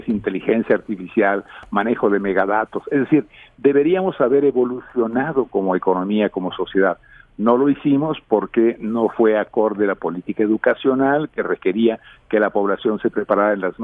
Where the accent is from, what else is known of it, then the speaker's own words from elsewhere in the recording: Mexico; Nosotros seguimos en este mundo en el cual somos muy mexicanos, ¿no?